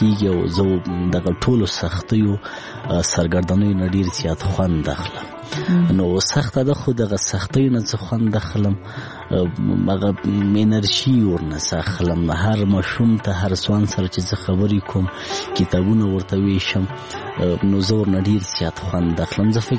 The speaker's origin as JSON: {"language": "Pashto", "region": "Laghman", "country": "Afghanistan", "tie": "born or raised there", "said": "زه په لغمان کې پیدا شویم، په لغمان کې را لوی شویم، ښوونځی مې په لغمان کې لوستی"}